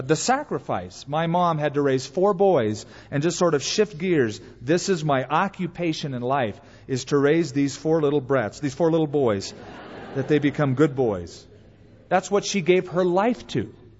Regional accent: California, United States; Something that as a Californian, respect really wasn't a part of our culture.

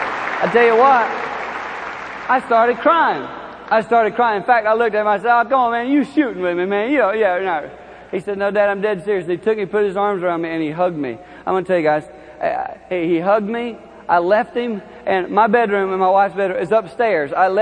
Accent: Highland, Michigan, United States; in my hometown of Highland, Michigan, there was a high school basketball game between Detroit Country Day.

